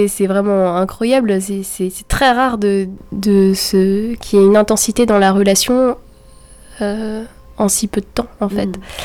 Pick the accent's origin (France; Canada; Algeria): France; Pontivy, Brittany; born there; Je suis née à Pontivy.